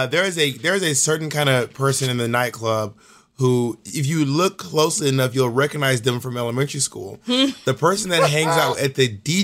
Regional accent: Georgia, United States; also born or lived in Alabama / Mississippi; now in New York City, United States; But I am a Southerner. I was born and raised in Georgia. And I was raised in Alabama and Mississippi, too. But I just don't have a Southern accent.

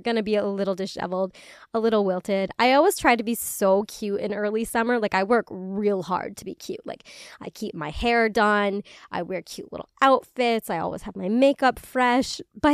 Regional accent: United Kingdom; I'm like Polish, I'm British. These are not climates that are cut out to be hot and humid.

